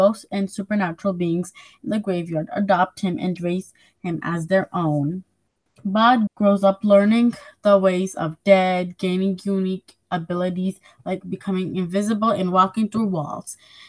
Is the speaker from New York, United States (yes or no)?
yes; Hudson, New York, United States; I'm 10 years old, and I'm also from Hudson.